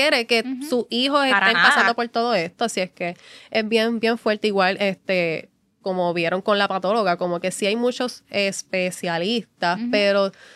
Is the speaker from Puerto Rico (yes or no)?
yes; Bayamón, Puerto Rico; Yo soy de Bayamón